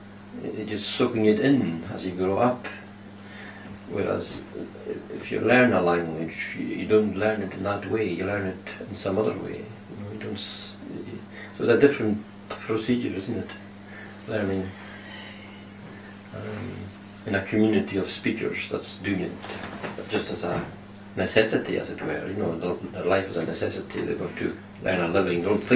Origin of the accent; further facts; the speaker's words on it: Borve, Scotland, United Kingdom; first language Scottish Gaelic; English is a second language; A Gaelic-speaking village or district in Lewis, Borb. I went to school there. I couldn't speak any English. It was just yes and no.